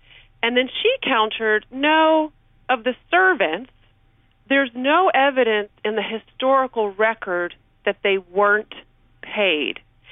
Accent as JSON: {"language": "English", "region": "Louisiana", "country": "United States", "tie": "born or raised there", "said": "I think that being from Louisiana, being from the South, certainly played a role in my interest in these questions"}